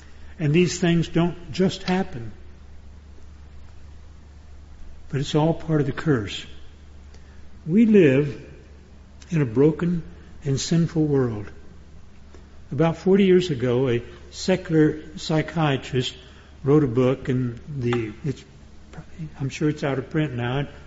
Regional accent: Texas, United States; I grew up in the Depression years, the 1930s, in the Piney Woods of East Texas, and country gospel music was very popular at that time

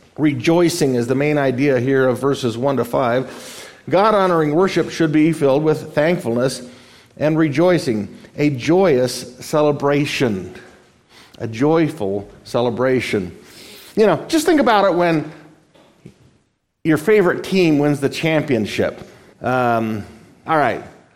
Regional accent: Las Vegas, Nevada, United States; Since Las Vegas now has the Raiders, and that's my hometown, I never watch football

